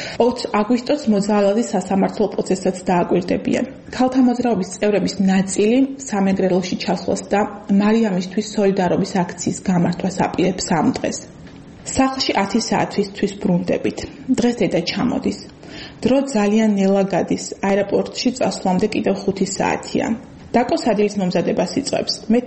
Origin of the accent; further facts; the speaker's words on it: Akhmeta, Kakheti, Georgia; ახმეტა ჩვენი მშობლიური ქალაქია და განსაკუთრებით მიყვარს.